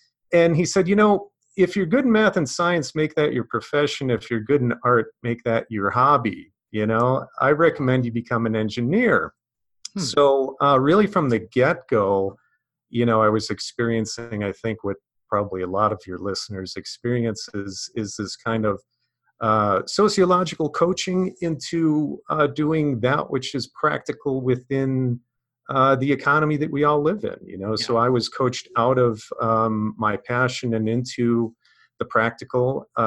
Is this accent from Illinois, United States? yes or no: yes; Chicago, Illinois, United States; And so I was from Chicago originally and looked at different schools in the Midwest